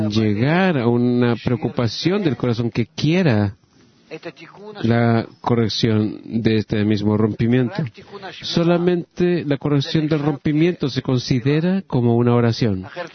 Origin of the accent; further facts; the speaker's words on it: St. Louis, Missouri, United States; Spanish is a second language; now in New York, United States; yo soy de St. Louis y ahora estoy en Nueva York.